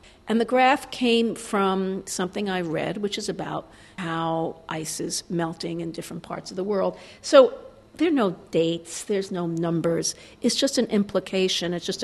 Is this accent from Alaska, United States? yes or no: no; Brooklyn, New York, United States; I'm a girl from Brooklyn, so I don't want to paint asphalt.